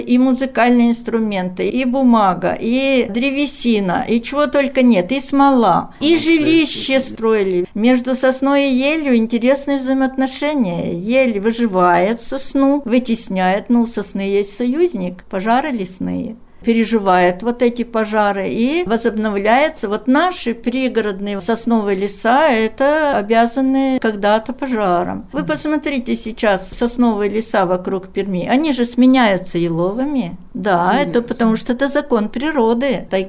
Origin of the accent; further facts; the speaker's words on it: Ukraine; born there; Я родилась на Украине, в лесостепи, но лес люблю с самого-самого раннего детства